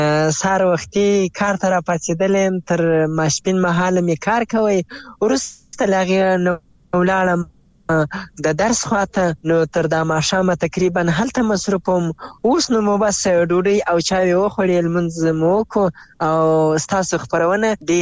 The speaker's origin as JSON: {"language": "Pashto", "region": "Zabul", "country": "Afghanistan", "lives_now": "Ghazni, Afghanistan", "said": "زه اصلا د زابل ولایت یم خو اوسېږم غزنی کې"}